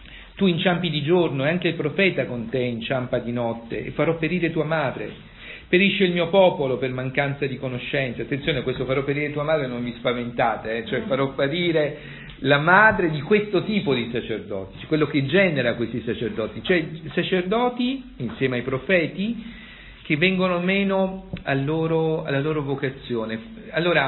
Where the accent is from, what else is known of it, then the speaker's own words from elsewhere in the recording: Grottaglie, Apulia, Italy; Io sono di Grottaglie